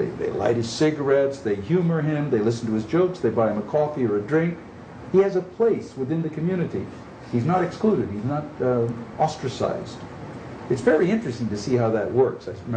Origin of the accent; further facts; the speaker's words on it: San Francisco, California, United States; I'm from San Francisco. This was up in Tracy.